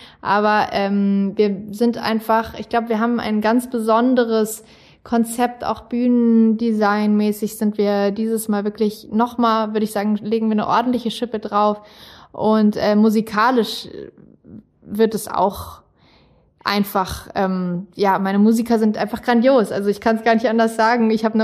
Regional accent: Kassel, Hesse, Germany; Also zum Beispiel spielen wir in Kassel, da wo ich herkomme, wo ich aufgewachsen bin und geboren bin

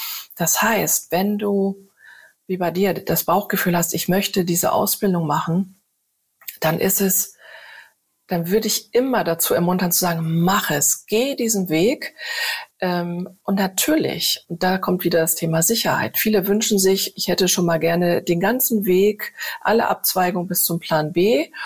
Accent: Hamburg, Germany; moved away as an adult; meiner Heimatstadt Hamburg Goodbye gesagt habe, ganz bewusst, um hier oben an die Ostsee zu gehen

